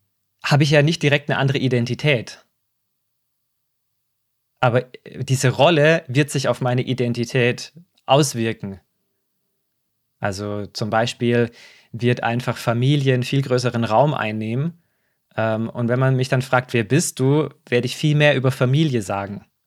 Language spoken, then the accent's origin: German; Baden-Württemberg, Germany; Oder ich bin im Schwarzwald aufgewachsen oder am Tor des Schwarzwalds, bin an einem Fluss aufgewachsen.